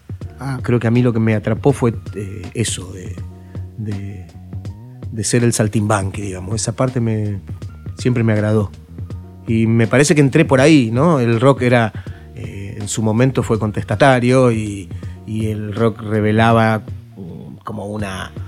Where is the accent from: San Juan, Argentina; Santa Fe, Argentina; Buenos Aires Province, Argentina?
Santa Fe, Argentina; Rosario; also born or lived in San Martín, Buenos Aires; En realidad no soy rosarino, pero siempre tuve el sello de rosarino.